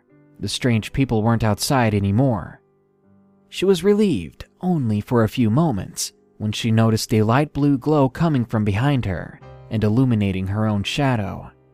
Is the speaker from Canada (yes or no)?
yes; Prince Edward Island, Canada; I'm Canadian, but I'm from the smallest province in Canada